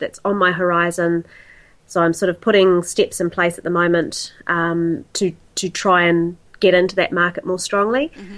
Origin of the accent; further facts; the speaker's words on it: New Zealand; for those of you that aren't Kiwis and don't understand my accent